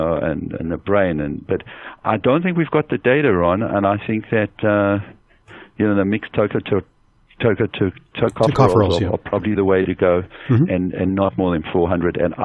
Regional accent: South Africa; You know, I'm from South Africa

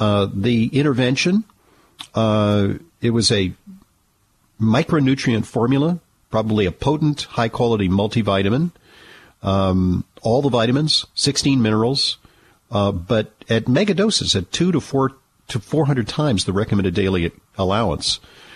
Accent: Manhattan, New York, United States; let's talk first to Michael, who was calling from Manhattan, my hometown.

